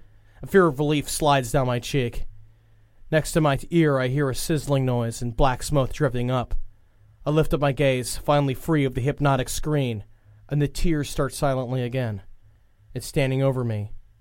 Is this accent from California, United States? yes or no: yes; Los Angeles, California, United States; 35 years old. I'm from Los Angeles, California.